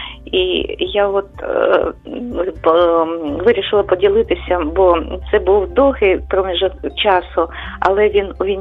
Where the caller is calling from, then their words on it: Kharkiv, Kharkiv Oblast, Ukraine; я з Харкова.